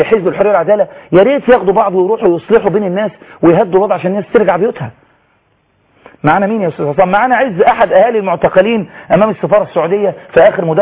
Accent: Egypt; احنا كلنا مصريين

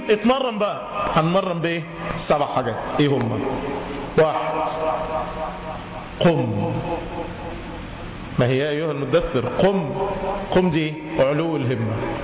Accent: Cairo, Cairo Governorate, Egypt; ورحت أصلي في مسجد في مدينة نصر عندنا في القاهرة

